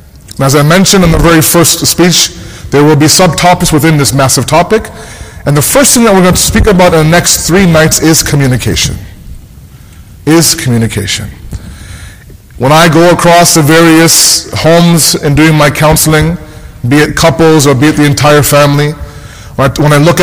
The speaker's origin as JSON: {"language": "English", "town": "Toronto", "region": "Ontario", "country": "Canada", "tie": "born or raised there", "said": "in my generation growing up in Toronto, it was a communal upbringing, right?"}